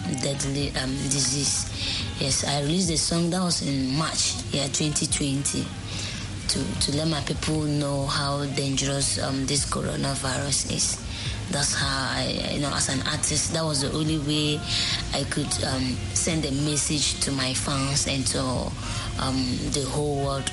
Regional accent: north, Ghana; Yes, I'm from Ghana and from the north, to be precise.

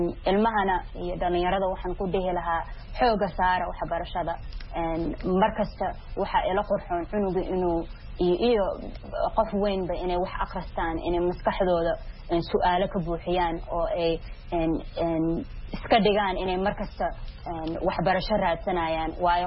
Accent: United States; maadaama aan Soomaali ahay Mareykanna aan ku dhashay oo ku soo koray

